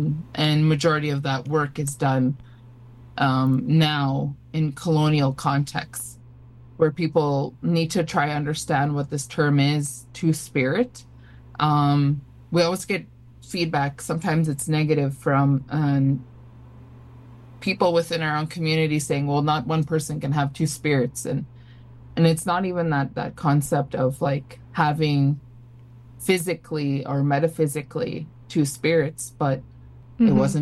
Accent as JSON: {"language": "English", "region": "Saskatchewan", "country": "Canada", "said": "I'm a Dakota Cree. I'm from Treaty 4. And that's located in Saskatchewan. My home reserve is from Musketeering First Nation. I'm two-spirited, identified. I use she, they pronouns."}